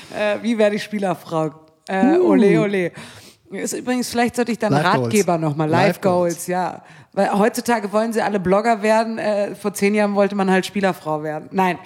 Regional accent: Bremen, Germany; ich bin in Bremen aufgewachsen

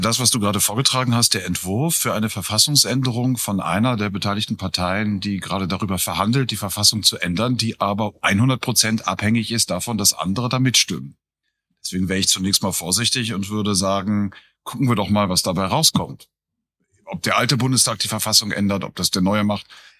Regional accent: Berlin, Germany; Also als Berliner

